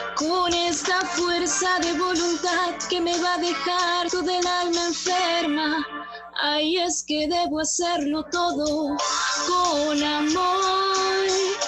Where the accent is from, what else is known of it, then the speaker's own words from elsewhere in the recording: San Juan de Lurigancho, Lima, Peru; soy de San Juan del Lurigancho.